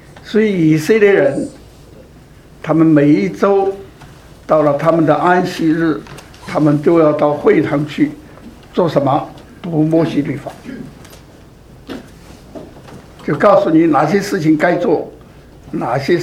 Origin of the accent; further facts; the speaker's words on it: China; moved away; 所以我们中国人也知道要有良心孝敬父母，不应该这样做。那么原来我在大陆的时候